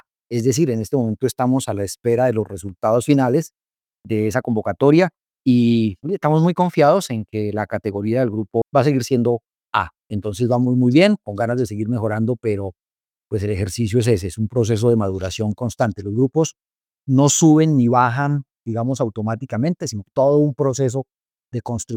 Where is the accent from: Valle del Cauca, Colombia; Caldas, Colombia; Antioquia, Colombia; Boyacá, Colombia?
Boyacá, Colombia; Duitama; born there; Mi familia es de origen campesino, yo soy nacido en Duitama, en el departamento de Boyacá. Mis abuelos trabajaron la tierra, mis padres digamos que ya se alejaron un poco, pero siempre he tenido esa vena de campesino